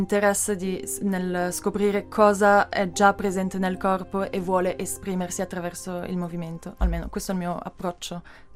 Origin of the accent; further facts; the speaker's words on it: Arogno, Ticino, Switzerland; moved away as an adult; now in Lausanne, Switzerland; sono danzatrice contemporanea e coreografa, vivo a Losanna, sono nata qui in Ticino e da un bel po' però che non sono più, che non vivo più qui.